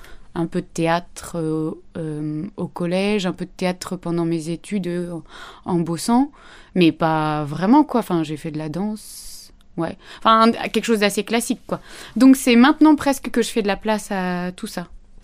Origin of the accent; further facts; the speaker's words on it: Bordeaux, Nouvelle-Aquitaine, France; C'est pas là où j'ai grandi, de l'autre côté de la banlieue bordelaise